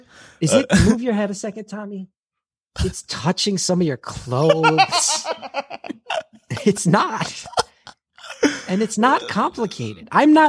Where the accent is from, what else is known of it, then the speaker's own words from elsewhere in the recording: New Jersey, United States; And it's just about my massive amount of love for my home state.